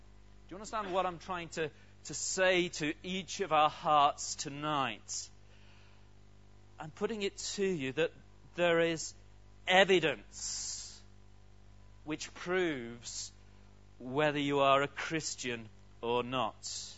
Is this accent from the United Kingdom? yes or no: yes; United Kingdom; My parents were British. My brothers and sister, they're all British. They've always lived here. I've always lived here.